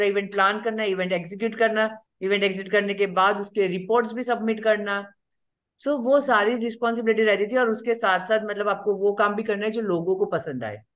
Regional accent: Gujarat, India; first language Gujarati; Hindi is a second language; गुजराती एटले मेरी मातृभाषा है

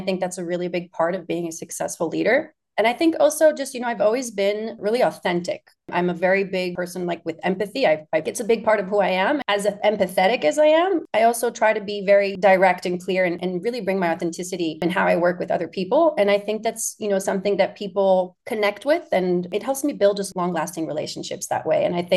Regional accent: Palo Alto, California, United States; also born or lived in Houston, Texas; I was born in Houston, Texas, but I grew up actually in Palo Alto.

